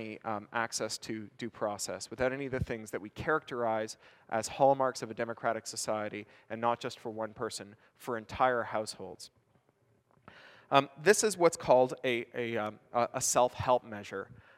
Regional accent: Canada; moved away; I'm a Canadian, but I live abroad. I've been abroad for 10 years.

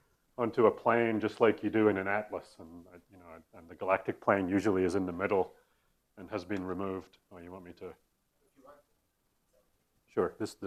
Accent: Canada; I am Canadian

